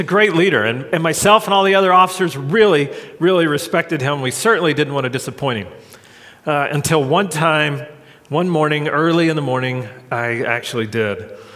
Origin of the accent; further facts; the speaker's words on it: Arkansas, United States; Aikman was from Arkansas, just like I was